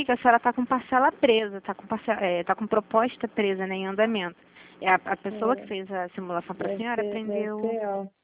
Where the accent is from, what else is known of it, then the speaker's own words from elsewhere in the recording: Santa Cruz, Brazil; Ela é de Santa Cruz? Porque eu sou de Santa Cruz, de repente.